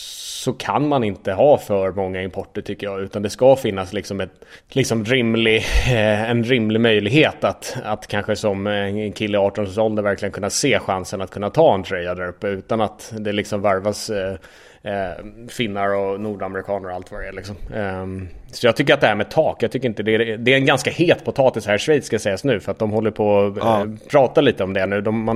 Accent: Sweden; now in Switzerland; Men jag tror att man som svensk på något sätt, när man kommer utomlands och spelar, så försöker man bli en i gänget väldigt fort

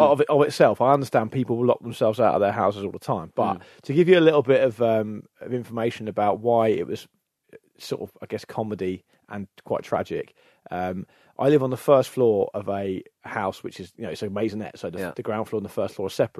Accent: Portsmouth, South East England, United Kingdom; I'm from Portsmouth, Peter, yes.

